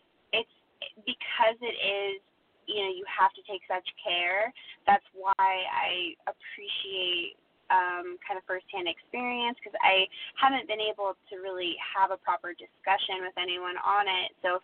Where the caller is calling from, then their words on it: Stamford, Florida, United States; I'm calling from Stamford, Florida.